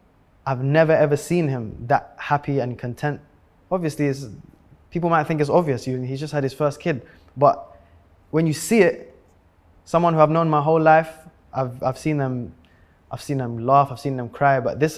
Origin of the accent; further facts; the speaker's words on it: London, United Kingdom; If you're growing up in London, if you're fast and you're good at football, that's it.